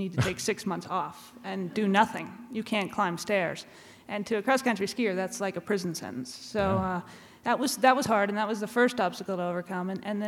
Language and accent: English; Anchorage, Alaska, United States; And growing up in Anchorage, Alaska, some people kind of stopped me along my way and say, now … you know, running through the winter, deep snow